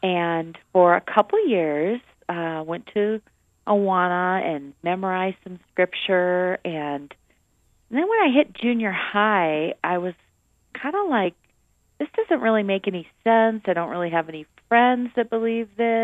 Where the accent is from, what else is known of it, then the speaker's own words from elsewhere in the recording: Wisconsin, United States; also born or lived in Hawaii; I grew up in Wisconsin, and as you said, went to law school in Nebraska, met my husband, and then he was active duty Air Force, which is what brought us to the beautiful, wonderful state of Hawaii, where we lived for 10 years